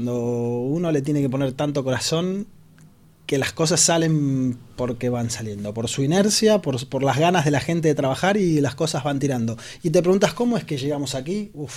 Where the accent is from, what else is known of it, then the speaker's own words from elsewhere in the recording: Argentina; now in Spain; Sí, jo llegué de Argentina, mi mujer es catalana.